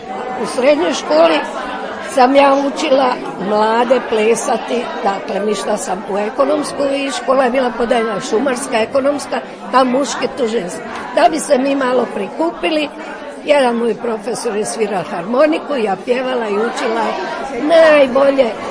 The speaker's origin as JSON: {"language": "Croatian", "town": "Pitomača", "region": "Virovitica-Podravina County", "country": "Croatia", "tie": "born there", "said": "Ja sam rođena u Pitomači, u Dravskoj ulici. Išla sam u srednju školu u Viroviticu i višu ekonomsku sam završila u Sloveniji."}